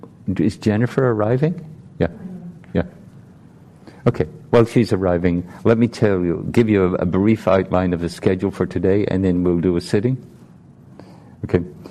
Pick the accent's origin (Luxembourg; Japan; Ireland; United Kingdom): Ireland; now in San Francisco, United States; he, him. I grew up in Ireland. I practice at the San Francisco Zen Center, and I live across the street from the San Francisco